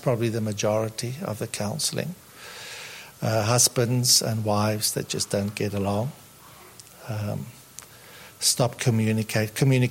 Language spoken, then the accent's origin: English; South Africa; I'm South African, so I don't always know if I reach the target.